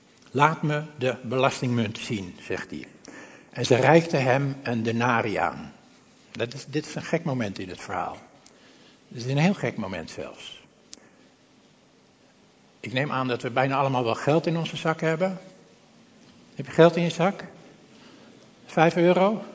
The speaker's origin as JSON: {"language": "Dutch", "town": "Purmerend", "region": "North Holland", "country": "Netherlands", "said": "Ja, ik kom uit Purmerend, weet je. Ik weet niet hoe ver noordelijk de telefoons zijn doorgedrongen."}